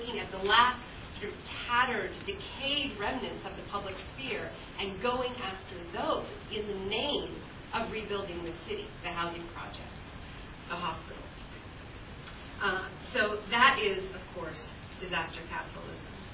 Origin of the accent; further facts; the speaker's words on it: Canada; And I'm Canadian, as you've heard